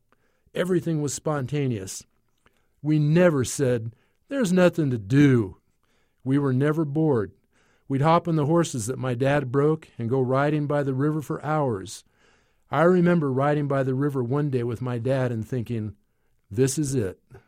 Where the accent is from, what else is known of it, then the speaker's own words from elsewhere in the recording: Mexico; now in United States; A lot of people from my hometown in Mexico lived around this area.